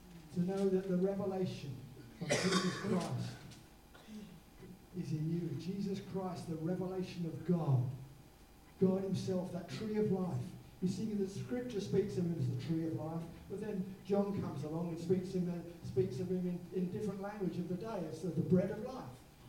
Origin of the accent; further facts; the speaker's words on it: United Kingdom; I identified with them because I'm British.